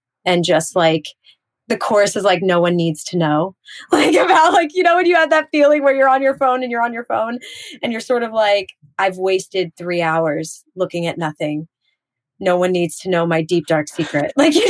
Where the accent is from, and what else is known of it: Pennsylvania, United States; born or raised there